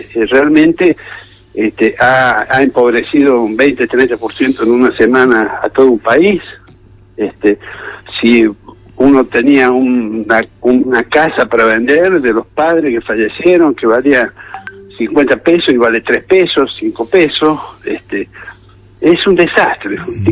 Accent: Argentina; como argentino

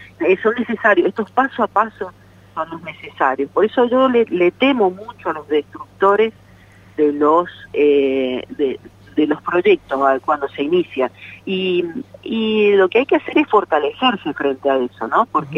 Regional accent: Argentina; felicitarnos como argentinos

